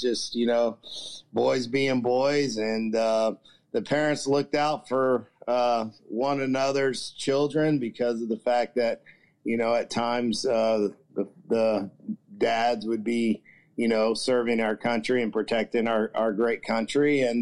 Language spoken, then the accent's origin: English; Lawton, Oklahoma, United States; I grew up in Lawton, Oklahoma, right outside the military base, which was Fort Sill, and had four older brothers, and we grew up right outside the military base.